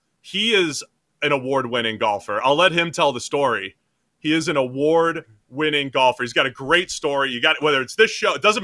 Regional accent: Boston, Massachusetts, United States; you know, I grew up in Boston, so I'll be rooting for them tonight.

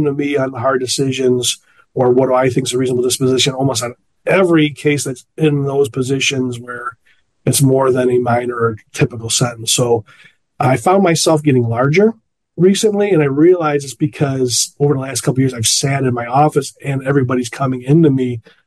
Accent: Addison, United States; Growing up in Addison, where everybody's Italian or ethnic of some sort, there is that type of potential language to come out.

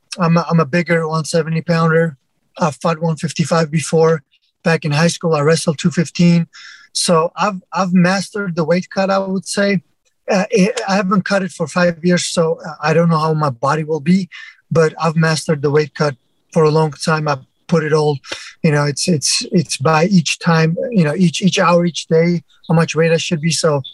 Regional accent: Armenia; now in Kent, United States; I actually moved to the United States 14 years ago straight from Armenia.

